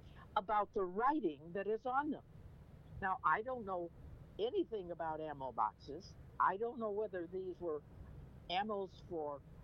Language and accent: English; Portland, Oregon, United States; born there; I was born in Portland, Oregon, and my dad worked for the federal government, and we moved every 2 to 4 weeks.